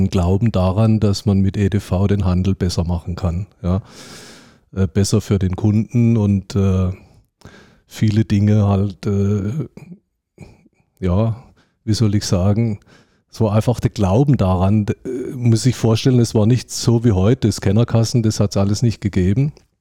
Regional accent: Germany; Ich bin Deutscher und habe auch in Deutschland studiert.

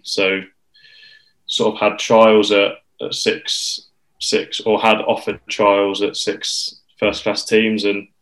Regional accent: Peterborough, East of England, United Kingdom; Yeah, so I'm from Peterborough, so quite a distance from Worcester, 2.5 hours. Where I lived, really, there wasn't a first-class county nearby

